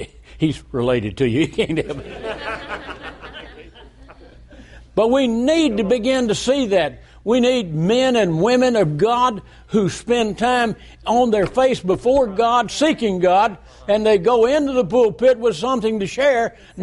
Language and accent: English; Texas, United States; I'm from Texas, and I keep drilling until I hit oil.